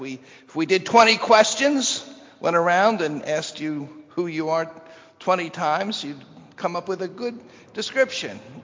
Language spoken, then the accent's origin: English; Chicago, Illinois, United States; I'm a U.S. citizen. I'm a Chicagoan.